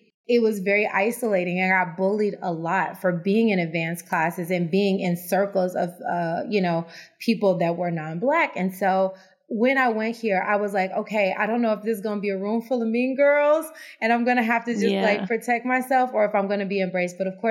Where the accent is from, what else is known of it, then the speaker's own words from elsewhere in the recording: Tennessee, United States; growing up in Tennessee, I was like one of the few Black women in my classes.